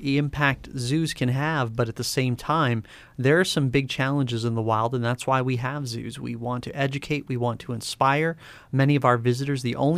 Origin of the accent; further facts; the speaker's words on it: Florida, United States; now in Tucson, United States; I'm originally born and raised in Florida.